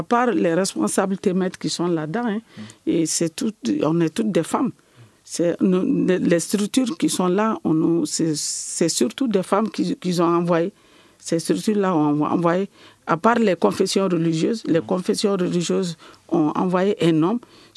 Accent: Mali; ce qu'on est en train de subir en tant que malienne.

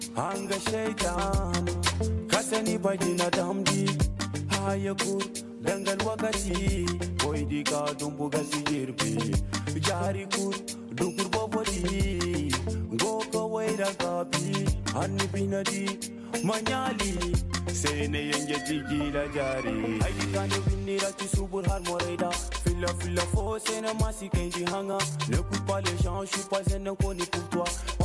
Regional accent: Timbuktu, Tombouctou, Mali; now in Bamako, Mali; originaire de Tombouctou. Voilà, je suis né, grandi à Tombouctou. Et là, c'est ma carrière qui m'installe à Bamako.

